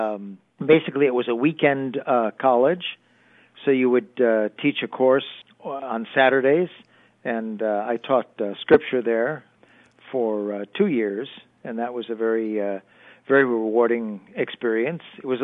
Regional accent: Cleveland Heights, Ohio, United States; I grew up in Cleveland Heights, went to St. Anne's School for 9 years, and then went to St. Ignatius High School.

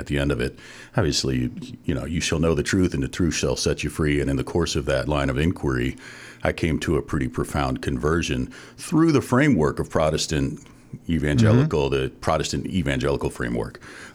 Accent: Cincinnati, Ohio, United States; Well, really, I also grew up in the Cincinnati area. We the two of us met. We went to junior high together

